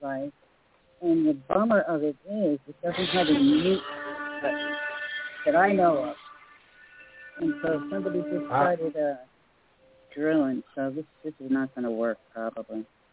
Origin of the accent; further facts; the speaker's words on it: San Diego, California, United States; Hi, Bill Murray and Carol and Kim. … from San Diego.